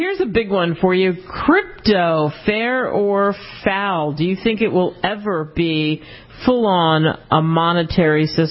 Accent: Philadelphia, Pennsylvania, United States; since I grew up in Philly, there's a mint in Philly, and they have tours

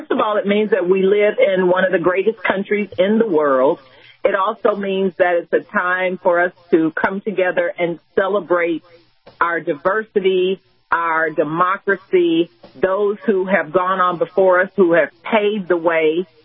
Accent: Texas, United States; I love football. I'm from Texas. So, you know, football is in my blood.

